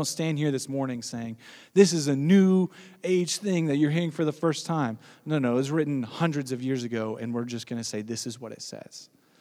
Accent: United States; like I'm American, so I immediately think of like the ridiculous football, like American football culture in the States

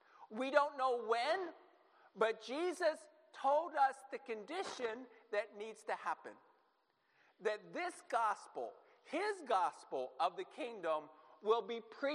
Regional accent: Williamsport, Pennsylvania, United States; I grew up in Williamsport, PA

